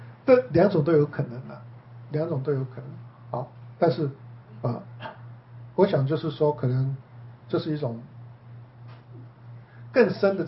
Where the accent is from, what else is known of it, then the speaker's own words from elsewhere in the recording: Taiwan; 像我们台湾人不是都死了都要拜那个三仙树构，对不对？